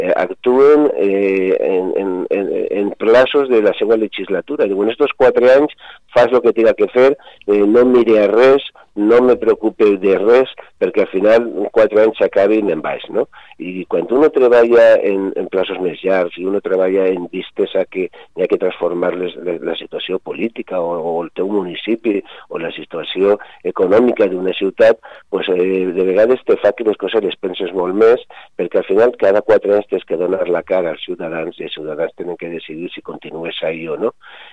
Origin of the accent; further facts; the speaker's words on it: Benetússer, Valencian Community, Spain; Jo he sigut regidor al meu poble, concretament a Benetússer, des dels 18 anys